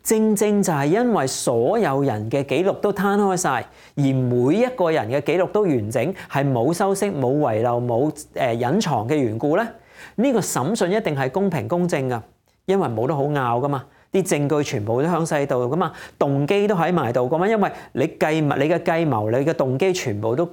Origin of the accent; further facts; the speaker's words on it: China; 系咪即系我哋中国人所讲打入十八层地狱啊？